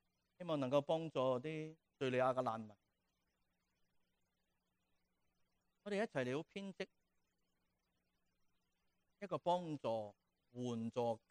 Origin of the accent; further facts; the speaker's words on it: Shanghai, China; 好多人都知道我系上海人，我父母都系上海人，系咪？但系好多人都唔知道，我亦都同可能从来冇讲过，我其实系难民家庭成长嘅人。